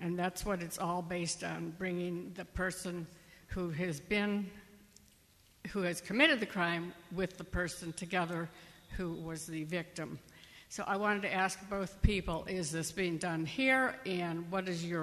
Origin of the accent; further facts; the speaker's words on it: Cleveland Heights, Ohio, United States; I'm from Cleveland Heights.